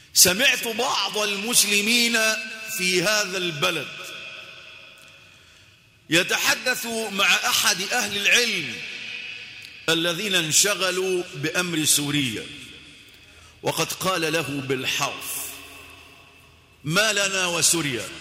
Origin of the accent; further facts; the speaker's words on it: Egypt; في مصر في بلدنا هذا لا يعبأ إلا بنفسه